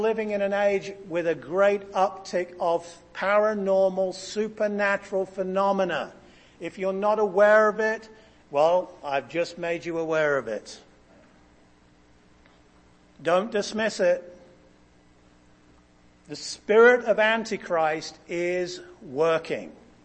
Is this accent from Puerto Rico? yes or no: no; England, United Kingdom; I come from England.